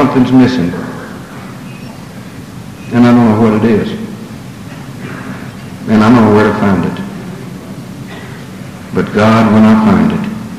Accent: Irwin, North Carolina, United States; North Carolina. And most of the people in North Carolina don't know where Irwin is, and Irwin was my hometown.

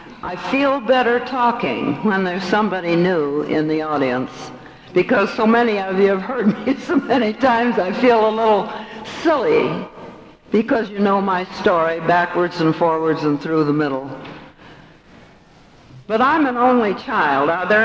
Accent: San Francisco, California, United States; I was born in San Francisco. I'm a native Californian.

